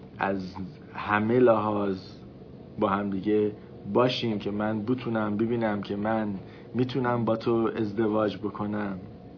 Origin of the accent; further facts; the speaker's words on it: Iran; اگه ما مال ایران بودیم، ایران اومد، از ایران اومدیم اینجا